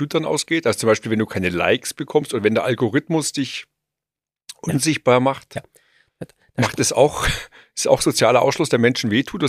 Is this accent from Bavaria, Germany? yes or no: yes; Bavaria, Germany; Ich bin aus Bayern.